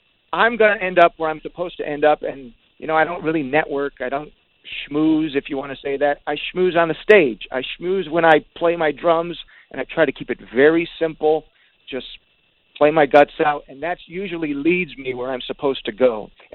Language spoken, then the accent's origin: English; Detroit, Michigan, United States; growing up in Detroit is way different than California.